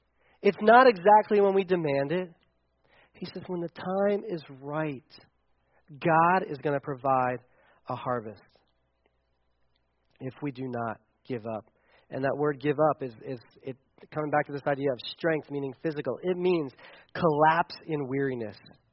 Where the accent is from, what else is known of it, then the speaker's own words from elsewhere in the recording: United States; Because I'm an American. I use a microwave.